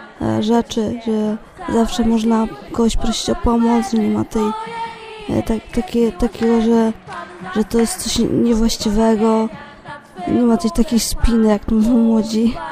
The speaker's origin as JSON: {"language": "Polish", "town": "Jaworzno", "region": "Silesian Voivodeship", "country": "Poland", "tie": "born or raised there", "said": "Ja pozdrawiam Jaworzno koło Katowic, moje rodzinne miasto"}